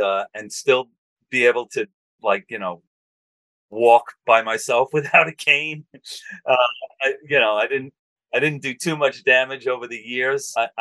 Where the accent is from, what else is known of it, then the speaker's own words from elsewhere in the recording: Staten Island, New York, United States; We grew up on Staten Island.